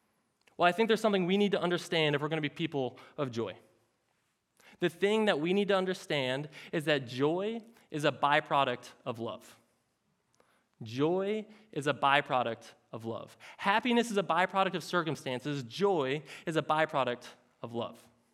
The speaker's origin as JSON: {"language": "English", "town": "Philadelphia", "region": "Pennsylvania", "country": "United States", "tie": "born or raised there", "said": "I grew up in Philadelphia on the banks of the Delaware River."}